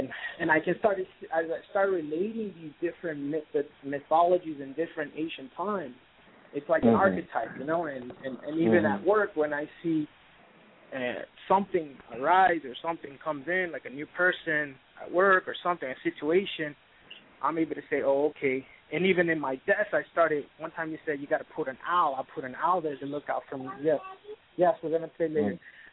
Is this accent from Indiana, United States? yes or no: no; Miami, Florida, United States; born or raised there; also born or lived in Managua, Nicaragua